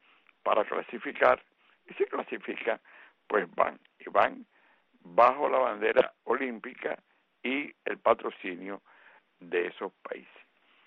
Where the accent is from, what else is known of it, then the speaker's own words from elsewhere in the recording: Cuba; somos nosotros los cubanos.